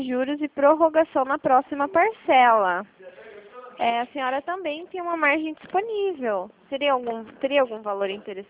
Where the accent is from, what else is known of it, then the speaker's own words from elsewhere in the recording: Paraná, Brazil; sou do Paraná.